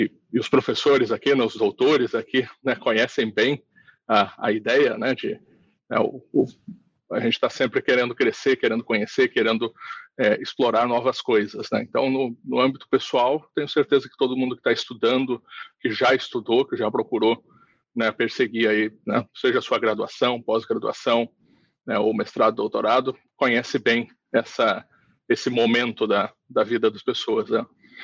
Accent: Brazil; moved away as an adult; eu saí do Brasil, né, entendendo, enxergando e acostumado a trabalhar no marketing da Uninter

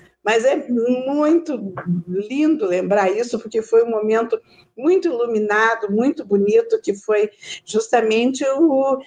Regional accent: Curitiba, Paraná, Brazil; Porque como eu sou curitibana, de família de pai, de família de mãe, avós, né? Então, a gente conhece todo mundo em Curitiba

